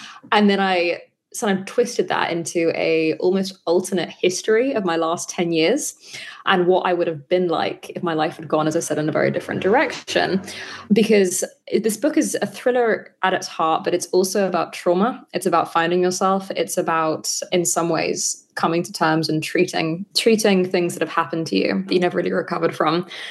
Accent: United Kingdom; moved away as an adult; now in New York, United States; I am a Brit who moved to New York when I was 22

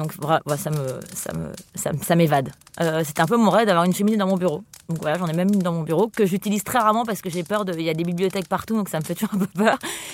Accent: Spain; ça me lie aussi à tout ce courant-là, même si je suis espagnole.

